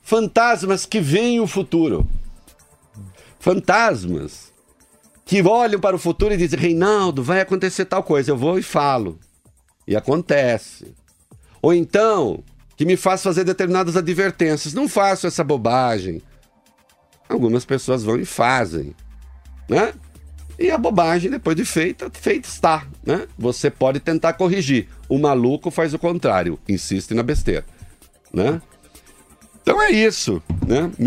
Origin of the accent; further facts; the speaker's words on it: Guarapuã, São Paulo, Brazil; born there; Eu nasci no subdistrito, nasci em Guarapuã.